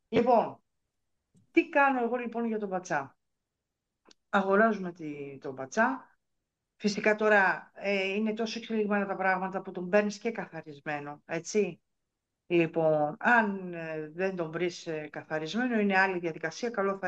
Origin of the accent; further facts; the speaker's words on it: Athens, Attica, Greece; born there; Εγώ κατάγομαι, η καταγωγή μπορεί να είμαι γεννημένη στην Αθήνα, αλλά η καταγωγή μου είναι από την Λακωνία, από το χωριό Κίκα της Μάνης. Από τη Μέσα Μάνη.